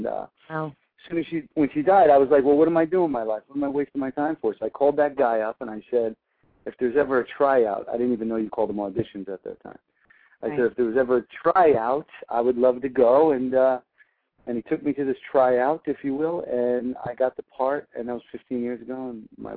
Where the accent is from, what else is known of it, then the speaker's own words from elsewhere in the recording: Woodbridge, New Jersey, United States; Well, I'm an East Coast guy. I'm from New Jersey, New York, New Jersey, Brooklyn, and New Jersey, Woodbridge, New Jersey, to be specific.